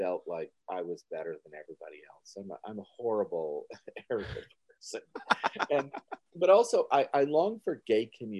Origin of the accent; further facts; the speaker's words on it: Timmins, Ontario, Canada; Born and raised in Timmins. And Timmins is 440 miles north of Toronto. So it is a little remote.